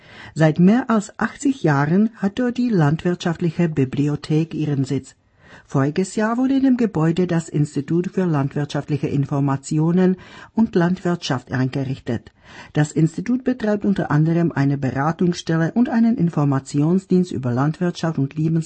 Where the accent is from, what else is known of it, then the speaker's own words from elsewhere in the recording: Prague, Czechia; Ich bin eine gebürtige Weinbergerin, also Pragerin, die im Stadtteil Královské Vinohrady, königliche Weinberge, zur Welt kam. Übrigens habe ich in diesem Stadtviertel auch jahrzehntelang gelebt.